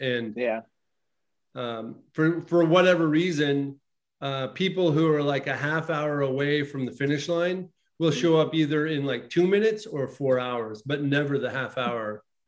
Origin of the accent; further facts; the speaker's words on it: Alaska, United States; I'm from Alaska, and I grew up in the mountains in Alaska.